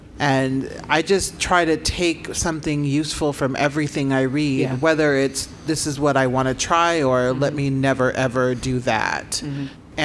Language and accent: English; Omaha, Nebraska, United States; because my parents were immigrants and I grew up in Omaha, Nebraska, I didn't read any black authors